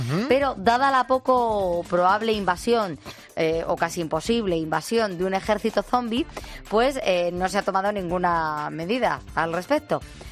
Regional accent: Seville, Andalusia, Spain; hola, soy de Sevilla. … trabajo de noche de vigilante

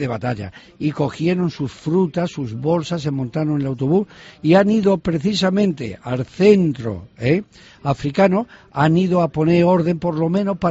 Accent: Spain; como buenos españoles también

